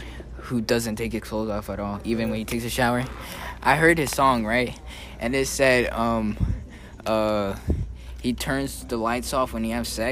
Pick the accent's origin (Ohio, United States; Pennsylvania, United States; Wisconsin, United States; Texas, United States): Pennsylvania, United States; Philadelphia; Well, you know, I can't really relate to that. I'm from Philly. But, you know, in Philly, if you see that shit, that's funny as shit.